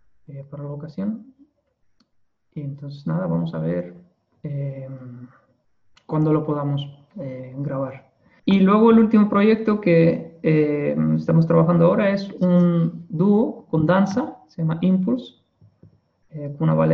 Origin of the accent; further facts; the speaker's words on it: Cuba; also born or lived in Russia; soy cubano y ruso. Mi mamá es rusa, aunque yo he nacido en Cuba y he vivido una parte de mi vida en Cuba, otra en Rusia